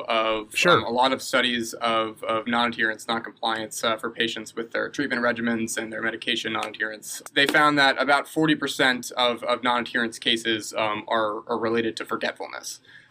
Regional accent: Atlanta, Georgia, United States; accent: mid-Atlantic; Yeah, so I'm from Atlanta, Georgia.

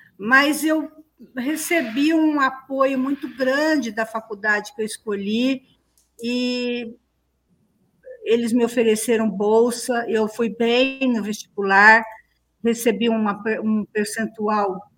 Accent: Ribeirão Preto, São Paulo, Brazil; also born or lived in Campinas; Eu venho de cidade mais de interior, porque aqui eu venho de Ribeirão Preto

